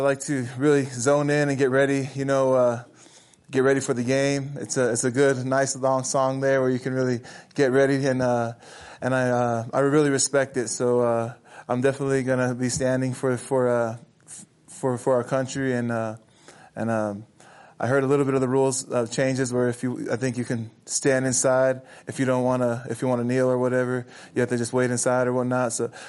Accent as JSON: {"language": "English", "country": "American Samoa", "lives_now": "United States", "said": "Like I'm Samoan. You know, I'm from American Samoa."}